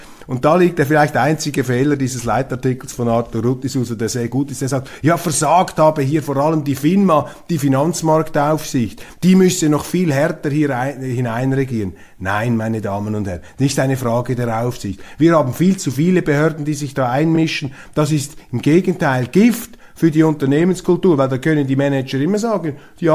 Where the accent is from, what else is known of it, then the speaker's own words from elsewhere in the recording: Switzerland; Wissen Sie, als Schweizer hat man ein bisschen Probleme